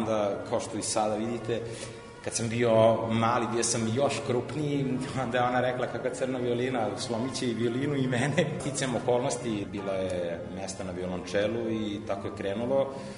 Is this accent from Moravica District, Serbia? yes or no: no; Belgrade, Serbia; S obzirom da sam odrastao ovde u Beogradu na Dorćolu, znate kako su bila vremena tada, ja sam 84. godište